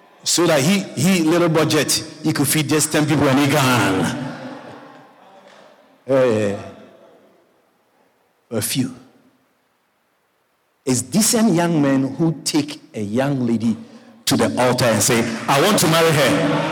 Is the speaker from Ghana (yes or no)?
yes; Ghana; Marlon here went to where I came from. I come from Ghana, West Africa.